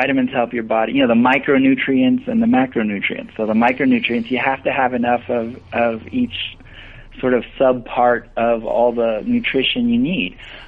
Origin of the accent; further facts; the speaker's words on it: Costa Rica; So I know English and Spanish. I'm from Costa Rica originally